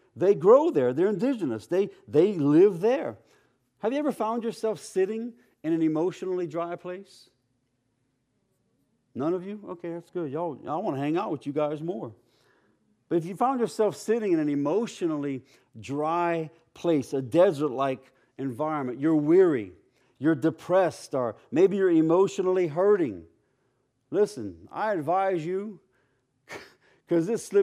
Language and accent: English; Louisiana, United States; accent: Cajun; because this is a tongue twister, and I already have a hard time getting my Cajun accent out of here.